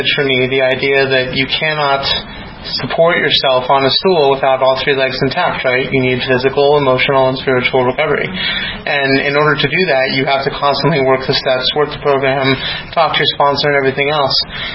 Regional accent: Denver, Colorado, United States; I am from Denver, Colorado.

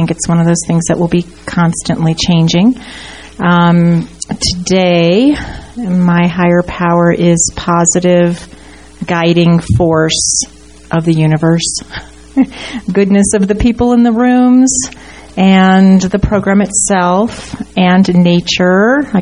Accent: Boulder, Colorado, United States; from Boulder.

